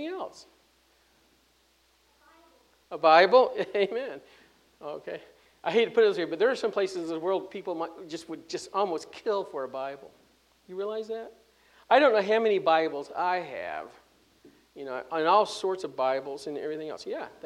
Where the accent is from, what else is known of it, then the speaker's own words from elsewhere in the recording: United States; we as an American public, and sometimes we as believers, are not thankful for how good God has been to us